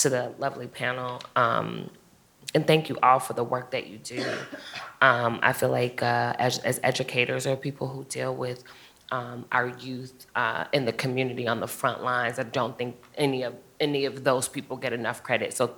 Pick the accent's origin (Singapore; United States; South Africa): United States; Chicago, Illinois; So I'm from Chicago, and I was born and raised and then came back to Chicago.